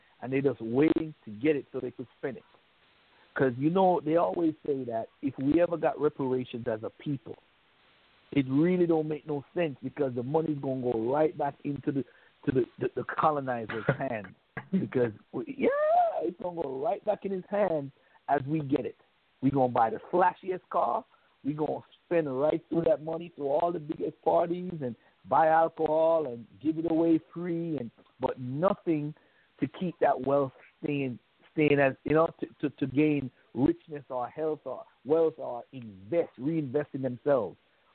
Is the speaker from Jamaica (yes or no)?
yes; Jamaica; When I grew up in Jamaica, man, my mom, they always have a saying.